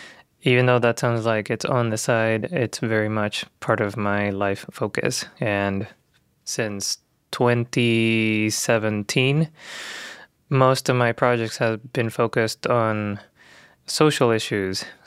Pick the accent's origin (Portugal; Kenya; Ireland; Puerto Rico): Puerto Rico; Mayagüez; I grew up in Mayagüez, on the west coast of Puerto Rico.